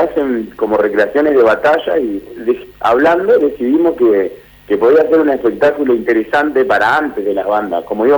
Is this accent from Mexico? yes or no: no; Cerrito, Entre Ríos, Argentina; Nosotros que somos acá de Cerrito